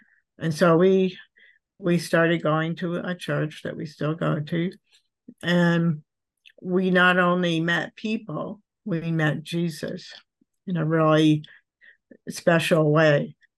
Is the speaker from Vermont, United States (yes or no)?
no; New Hampshire, United States; Well, yes. Just as a little backstory, I grew up in New Hampshire to nominally Protestant parents.